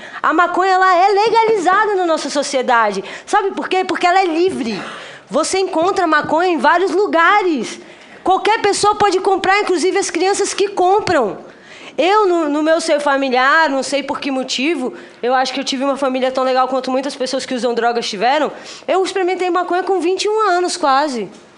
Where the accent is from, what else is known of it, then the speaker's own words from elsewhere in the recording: Brasília, Federal District, Brazil; eu venho de uma cidade satélite de Brasília que é periférica, né? Eu sou moradora do Riacho Fundo 1.